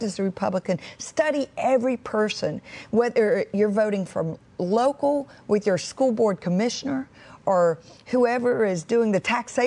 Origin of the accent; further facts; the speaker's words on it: Mississippi, United States; born there; my identity is not in that I was born in Mississippi. I'm a Southern gal.